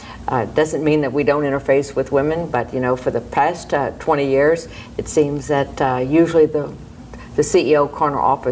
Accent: Galveston, Texas, United States; as a child growing up in Galveston, you look back on your life

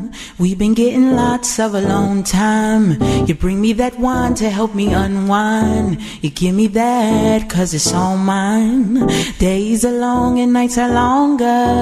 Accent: Gary, Indiana, United States; I am originally from Gary, Indiana.

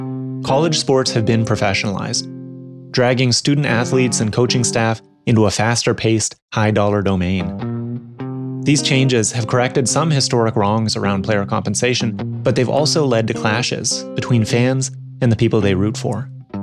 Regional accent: Texas, United States; I'm a bit embarrassed to say that I grew up in Texas and somehow managed to learn basically nothing about football.

